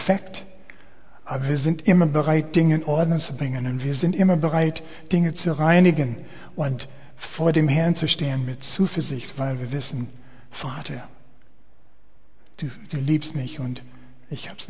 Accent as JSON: {"language": "German", "country": "Canada", "said": "ich bin auch Kanadier"}